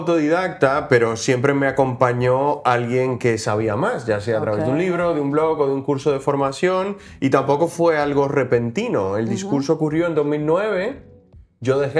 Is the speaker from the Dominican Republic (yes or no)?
yes; Dominican Republic; now in Spain; yo me fui de Dominicana porque quería algo diferente.